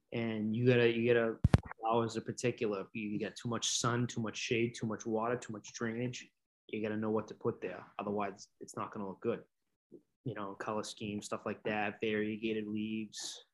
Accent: Winthrop, United States; I have a younger brother, 2 years younger than me, who was also born and raised in Winthrop.

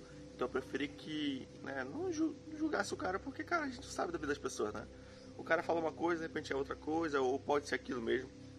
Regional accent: Belém, Pará, Brazil; A gente cresceu em periferia. Eu cresci num bairro aqui em Belém, do Pará. Muito perigoso, talvez o mais perigoso de Belém.

